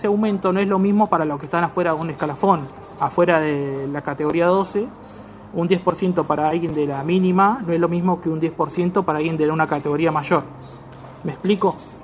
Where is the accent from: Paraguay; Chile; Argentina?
Argentina; Carmen de Patagones, Buenos Aires Province; Está demasiado bajo de donde yo soy, de Patagones.